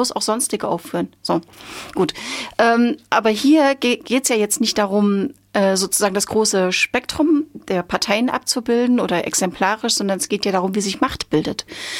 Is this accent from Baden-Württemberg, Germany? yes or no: no; Weimar, Thuringia, Germany; ich lebe in Thüringen, ich komme aus Thüringen, ich liebe mein Land